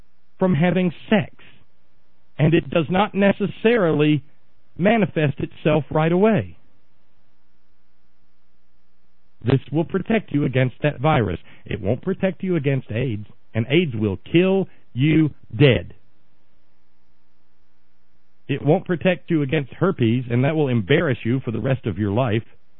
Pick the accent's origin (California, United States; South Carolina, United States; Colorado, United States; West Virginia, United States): West Virginia, United States; Conservatives in my home state of West Virginia are allowed to opt out